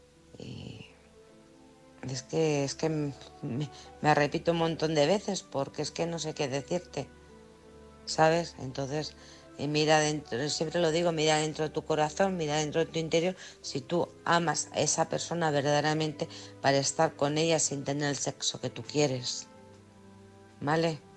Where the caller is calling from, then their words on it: Alcorcón, Community of Madrid, Spain; de Alcorcón.